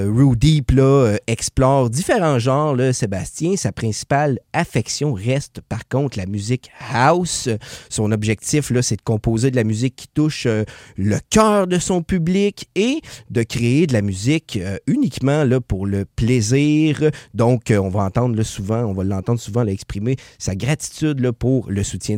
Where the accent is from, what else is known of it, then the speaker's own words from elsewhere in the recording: Quebec, Canada; On revient ensuite chez nous au Québec